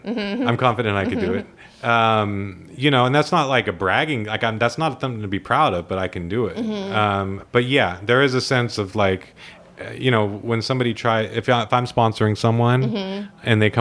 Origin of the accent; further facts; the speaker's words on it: San Diego, California, United States; born there; No, I love coming down. I was born in San Diego.